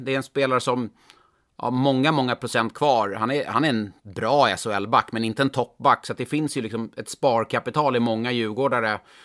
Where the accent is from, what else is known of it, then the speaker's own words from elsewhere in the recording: Stockholm, Stockholm County, Sweden; jag är stockholmare från början